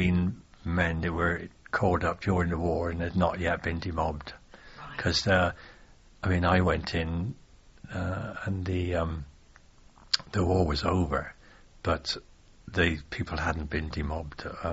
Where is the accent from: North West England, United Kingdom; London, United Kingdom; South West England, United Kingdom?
South West England, United Kingdom; Cheltenham; they got to know that I was from Cheltenham.